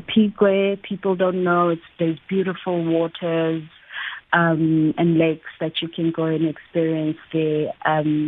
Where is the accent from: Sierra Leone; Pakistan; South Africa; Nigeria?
South Africa; sometimes they could immediately pick up that I'm not Motswana from Botswana. I'm Motswana from South Africa.